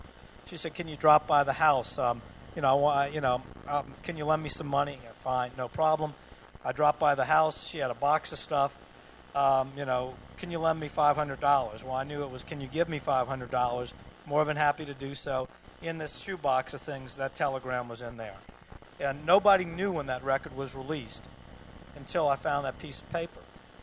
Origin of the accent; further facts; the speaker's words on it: New Orleans, Louisiana, United States; I'm from New Orleans. Have a great time in my city.